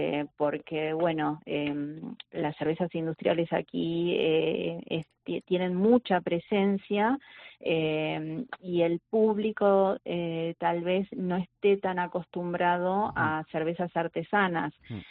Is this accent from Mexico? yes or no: no; Patagonia, Argentina; moved away as an adult; now in Málaga, Spain; Estamos en la ciudad de Campanillas y venimos de Argentina, del sur de Argentina, de la Patagonia. Allí fundamos una cervecería, nuestra fábrica, en el 2015.